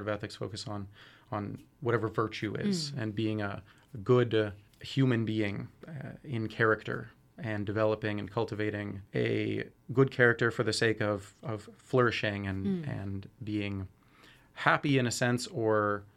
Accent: Regina, Saskatchewan, Canada; I'm from Regina, Saskatchewan, originally, and I did my undergraduate there at the University of Regina.

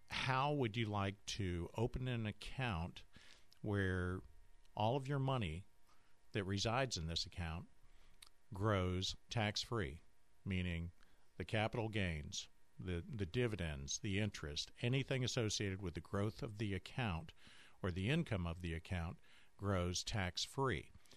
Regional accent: Cleveland, Ohio, United States; I moved here from Cleveland, Ohio. I know cold.

